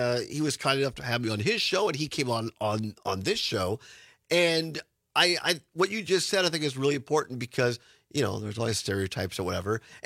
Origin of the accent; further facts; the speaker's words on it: Richland Center, Wisconsin, United States; I grew up in Richland Center and WRCO, and now part of it is WRCE, is my home station.